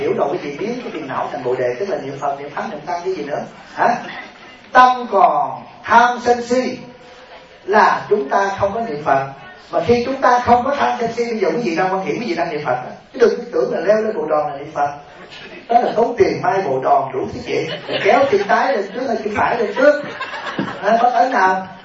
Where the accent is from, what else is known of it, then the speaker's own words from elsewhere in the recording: Southern Vietnam, Vietnam; Tại vì tôi á, nấu cà ri á, là tôi phải bỏ, tôi là người Nam nè.